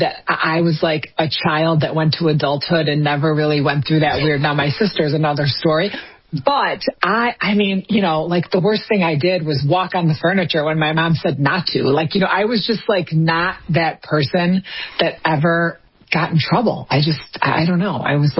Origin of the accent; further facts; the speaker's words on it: Wheaton, Illinois, United States; I was born in Wheaton, actually Winfield, Illinois is where the hospital was, but we lived in Wheaton, Illinois